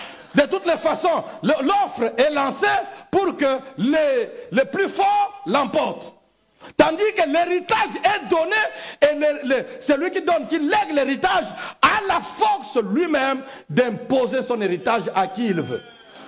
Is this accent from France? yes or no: no; DR Congo; Congo est grand, Congo est riche. Je suis Congolais, donc je suis riche.